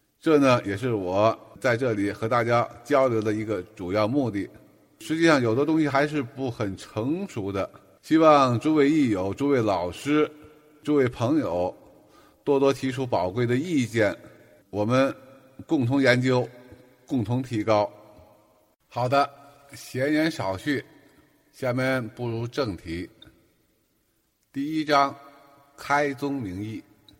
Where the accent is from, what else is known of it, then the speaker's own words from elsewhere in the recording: Tianjin, China; 我来自于天津，